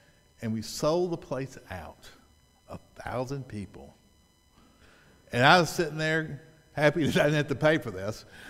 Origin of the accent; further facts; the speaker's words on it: the South, United States; just like when I grew up in the South, the thunderstorms would come in the afternoon, just like those monsoons in Denver.